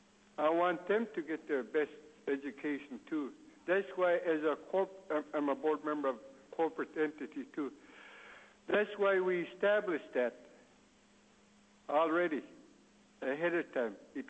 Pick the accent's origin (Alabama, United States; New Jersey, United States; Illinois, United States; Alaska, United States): Alaska, United States; Dillingham; also born or lived in Stuyak; I lived here. I was born here. In fact, I was born here in Dillingham. But I lived most of my life in Stuyak.